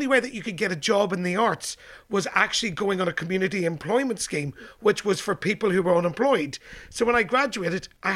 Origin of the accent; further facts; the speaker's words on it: Donaghmore, Northern Ireland, United Kingdom; Well, I was born in 1971 in Donoghmore, County Tyrone, the height of the Irish Troubles, and grew up there.